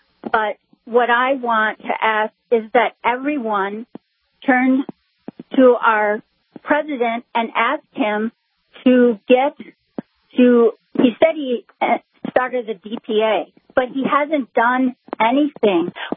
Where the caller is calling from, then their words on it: Michigan, United States; Hi, I'm not from Michigan, North Dakota. I'm from Michigan.